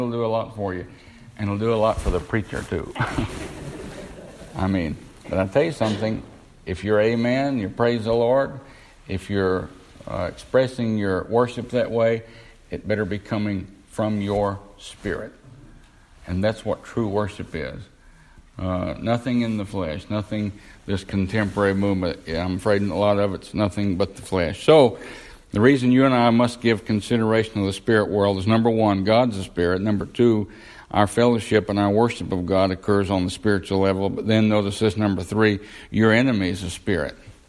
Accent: the South, United States; I'm from the South now. Any other Southerners here?

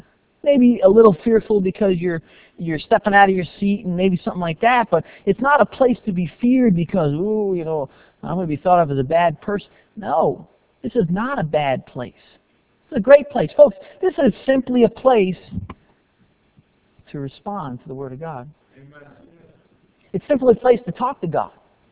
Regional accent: New England, United States; and I was born in New England. I grew up in New England. I can say that I know most of the mentality of a lot of folks who are in New England.

